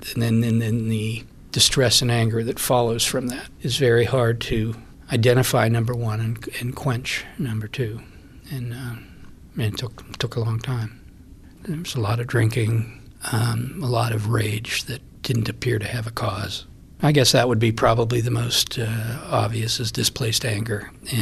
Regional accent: Natrona Heights, Pennsylvania, United States; born there; now in Pittsburgh, United States; live in Squirrel Hill at the moment, but I was born in Natrona Heights, which is up the Allegheny River, about 25 miles.

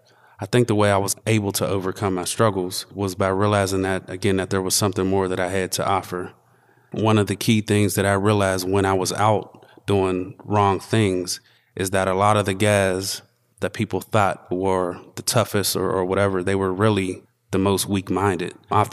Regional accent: Wilkinsburg, Pennsylvania, United States; I grew up right here in Wilkinsburg on North Avenue, right behind the high school. And I lived here till I was about 15. I did move to Penn Hills

